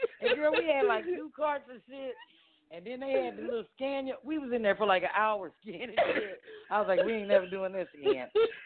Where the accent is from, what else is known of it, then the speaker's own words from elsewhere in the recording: Kirkwood, Missouri, United States; And I grew up out in Kirkwood.